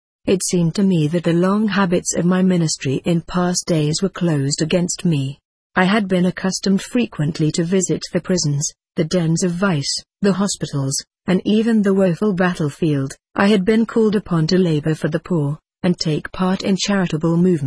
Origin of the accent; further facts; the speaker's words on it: England, United Kingdom; born there; also born or lived in United States; You are doubtless aware, many of you, that I am of English birth